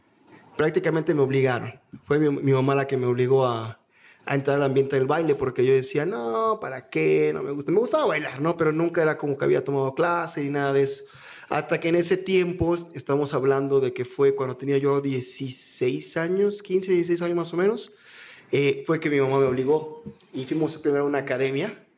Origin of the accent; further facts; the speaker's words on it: Mérida, Yucatán, Mexico; Yo soy originario de Mérida, Yucatán, exactamente.